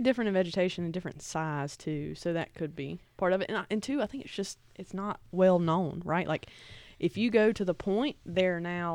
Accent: North Carolina, United States; You know, where I grew up in Surrey County, very common.

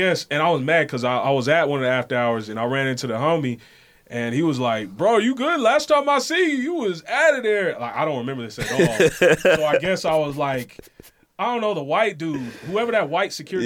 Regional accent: United States; No offense to my black folks, Americans, that is. I'm American.

